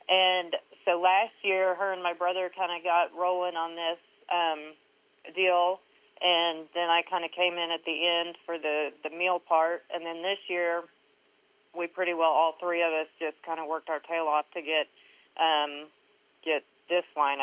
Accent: Mooreland, Oklahoma, United States; now in Shattuck, United States; I grew up in Moreland. I grew up on a feeder stalker operation farm. Then I got married, moved over here to Shattuck, and we've got cow-calf operations.

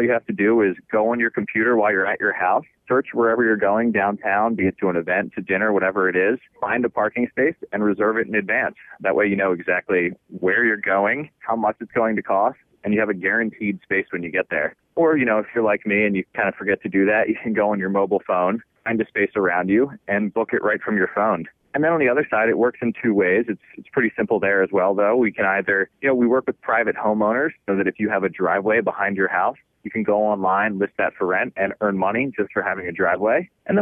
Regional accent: Baltimore, Maryland, United States; growing up in Baltimore, I would go to Ravens games and I would see the sold out lot, crazy expensive.

